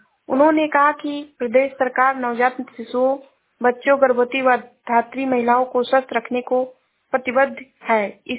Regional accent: Shravasti, Uttar Pradesh, India; मैं जिला श्रावस्ती से हूँ।

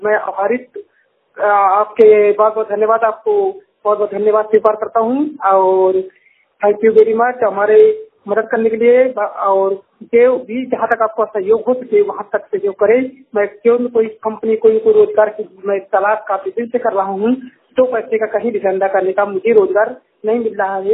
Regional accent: Rae Bareli, Uttar Pradesh, India; UP जिला रायबरेली का रहने वाला हूँ।

